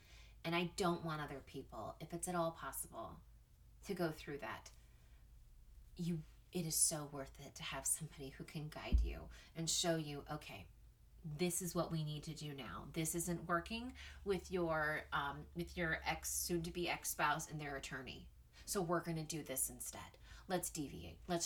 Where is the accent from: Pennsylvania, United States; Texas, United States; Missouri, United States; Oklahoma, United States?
Texas, United States; And then I'm going to read you crazy stories from Tales from Texas, which is my home state.